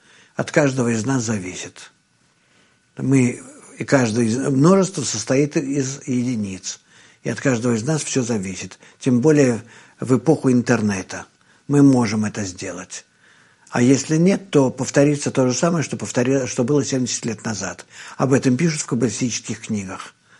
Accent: Israel; я из Израиля преподаю, живу в Израиле

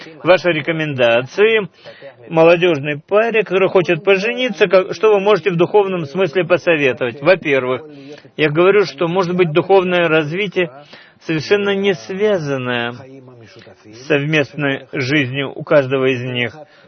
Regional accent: Ashkelon, Southern District, Israel; я из Ашкелона.

